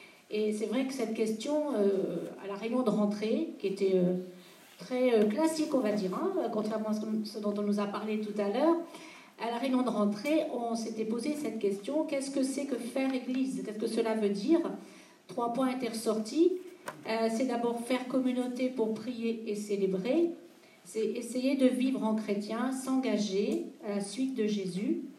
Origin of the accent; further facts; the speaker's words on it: Strasbourg, Grand Est, France; je viens de Strasbourg et je suis en ACI depuis une vingtaine d'années et coordinatrice depuis quelques années sur le territoire de Strasbourg.